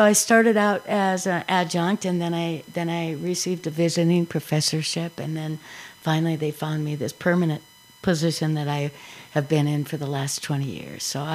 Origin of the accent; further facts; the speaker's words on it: Milbank, South Dakota, United States; That's where I grew up, on a farm outside of a small town called Milbank, South Dakota. Graduated from South Dakota State University.